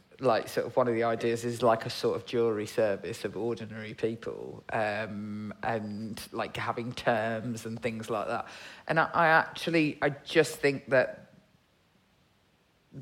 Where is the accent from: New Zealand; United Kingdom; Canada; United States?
United Kingdom; Birmingham, West Midlands; I've got to say, I didn't know whether mackerel and salmon was in the sea. I'm from Birmingham.